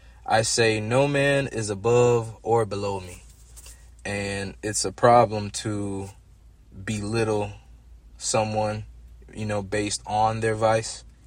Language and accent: English; Gary, Indiana, United States; I grew up in Gary, Indiana. Substance use is very prevalent in my community.